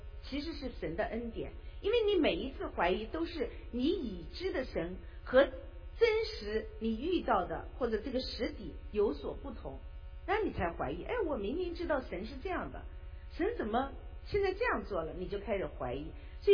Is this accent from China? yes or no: yes; China; 那这个地方我觉得我们作为中国人，我是一个非常受中国文化熏陶的一个人